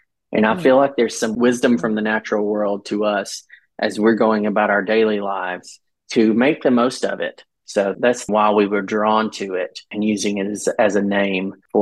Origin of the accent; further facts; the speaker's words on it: the South, United States; You know, I was raised in the South and taken to church as a form of socialization, because when you live like we did in the country without neighbors close to you